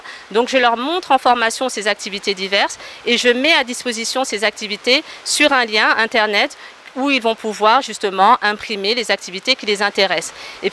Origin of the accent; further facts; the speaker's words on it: Cayenne, French Guiana; Donc je leur disais, ben, moi je viens de Cayenne.